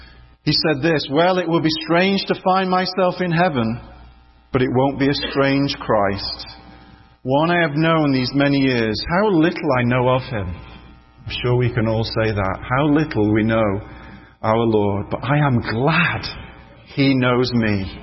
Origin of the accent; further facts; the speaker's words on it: Oldham, North West England, United Kingdom; not far from my hometown of Oldham in Lancashire in the north of England.